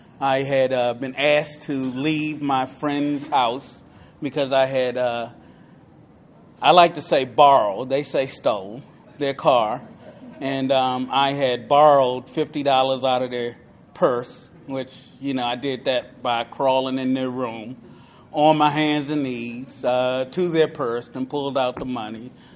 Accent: Frederick, Maryland, United States; I'm an addict from Frederick, Maryland.

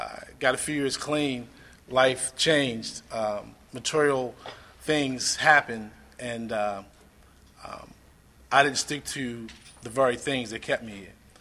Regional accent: Baltimore, Maryland, United States; now in Virginia, United States; I grew up in Baltimore. I live in the Virginia area today, but I remember, you know, as a kid going down to the barbershop in the neighborhood

